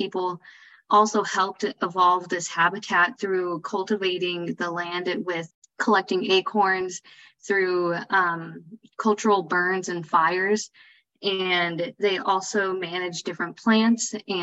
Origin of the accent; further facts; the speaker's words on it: Davis, California, United States; Another fun fact about me is that I'm originally from Davis, California.